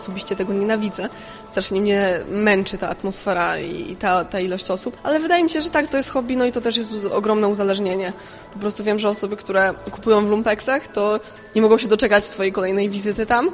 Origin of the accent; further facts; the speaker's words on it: Wrocław, Lower Silesian Voivodeship, Poland; no ja jestem z Wrocławia